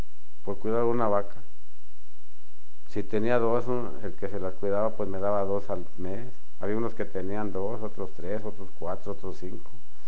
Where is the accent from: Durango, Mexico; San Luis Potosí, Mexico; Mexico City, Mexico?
Durango, Mexico; born there; yo nací en Durango, Durango, el 13 de septiembre